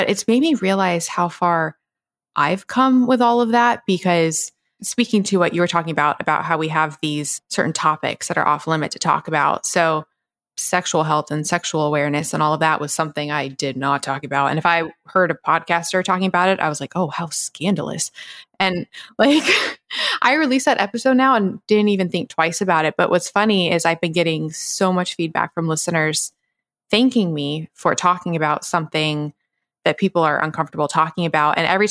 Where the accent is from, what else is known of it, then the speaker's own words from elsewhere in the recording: the South, United States; growing up in the South, girls, we didn't go to gynecologists.